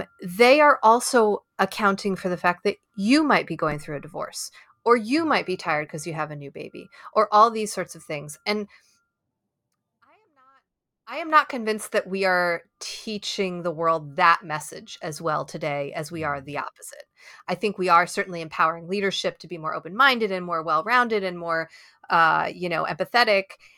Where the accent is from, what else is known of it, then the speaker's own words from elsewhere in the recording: New York, United States; also born or lived in Berkeley, United States; so I'm from New York originally. Then we lived in Bay Area 7 years, so Berkeley, like I said.